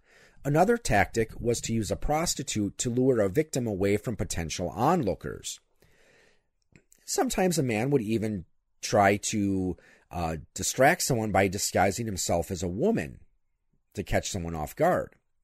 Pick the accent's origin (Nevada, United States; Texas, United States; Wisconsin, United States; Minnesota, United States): Wisconsin, United States; Appleton; Now, in my hometown here, at the Appleton Historical Society, they do have an exhibit about the famous stage magician Harry Houdini.